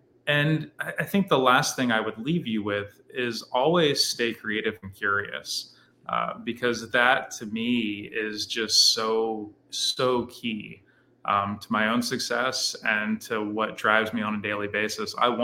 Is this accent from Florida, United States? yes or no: yes; Florida, United States; Still haven't made that trip, and I grew up in Florida.